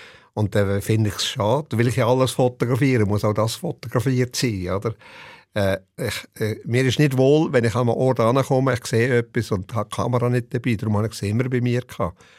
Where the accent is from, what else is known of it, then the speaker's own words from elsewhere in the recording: Switzerland; Aber ich glaube, als Schweizer Volk, das immer noch gescheit denken und gescheit abstimmen, das sieht man immer wieder.